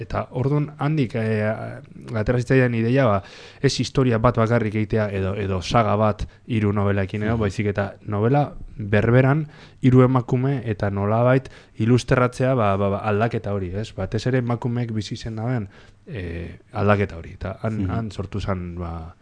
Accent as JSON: {"language": "Basque", "town": "Sodupe", "region": "Basque Country", "country": "Spain", "tie": "born or raised there", "said": "nire herria dalako eta ondo ezagutzen duterako, ba, Zodupe"}